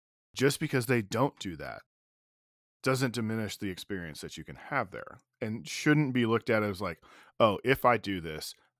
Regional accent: Montana, United States; hey, I'm from Montana.

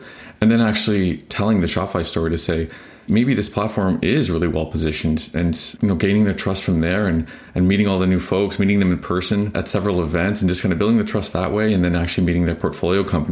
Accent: Ottawa, Ontario, Canada; I grew up in Ottawa, where Shopify is headquartered.

